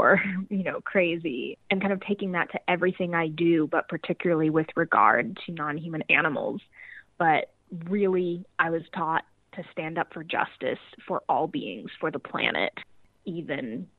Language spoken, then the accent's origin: English; Kansas, United States; that's what I, you know, sort of learned growing up in Kansas.